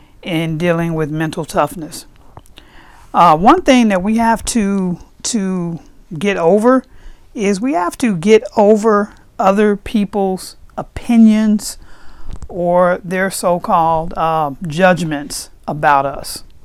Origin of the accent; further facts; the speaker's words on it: the South, United States; now I was raised in the South, so Southern people eat damn near anything.